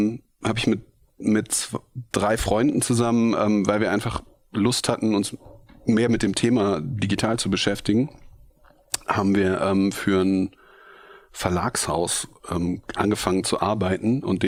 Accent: Bergisch Gladbach, North Rhine-Westphalia, Germany; also born or lived in Cologne; Ich bin geboren in Köln und aufgewachsen in Bergisch Gladbach, so ein kleiner Ort neben Köln. Dann zum Studieren nach Köln gegangen

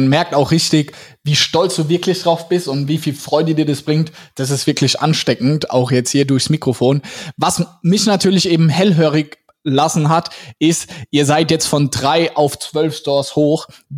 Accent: Mannheim, Baden-Württemberg, Germany; Wir kommen ja aus Mannheim

